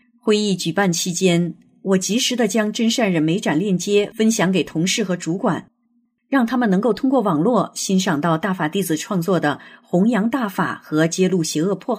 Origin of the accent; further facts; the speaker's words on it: China; 我在中国大陆长大